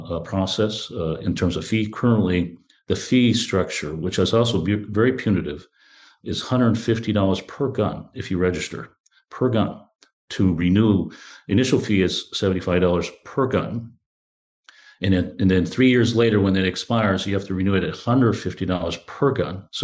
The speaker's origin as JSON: {"language": "English", "region": "Washington", "country": "United States", "tie": "born or raised there", "said": "in the state of Washington, my home state, is like $35"}